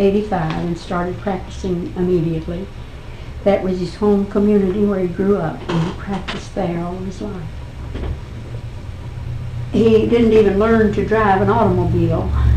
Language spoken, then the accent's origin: English; Kentucky, United States; I was born in Grant County.